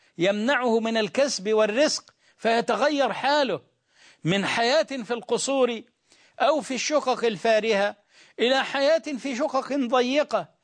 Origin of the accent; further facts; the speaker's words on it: Egypt; يشبه شجر الصنط عندنا في مصر